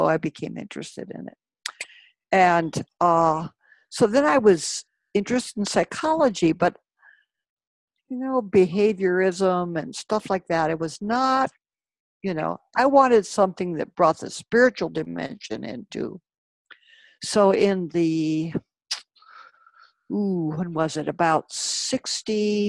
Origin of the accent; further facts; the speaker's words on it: Los Alamos, New Mexico, United States; I grew up in Los Alamos, New Mexico, and my family moved there when I was 3 years old